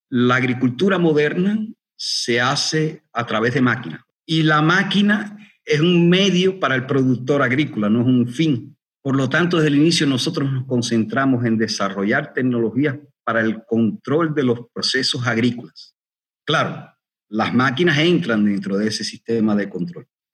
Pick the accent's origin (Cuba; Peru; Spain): Cuba; moved away as an adult; now in Brazil; somos todos de origen cubano. Todos somos ingenieros, veníamos de distintos sectores de la economía cubana.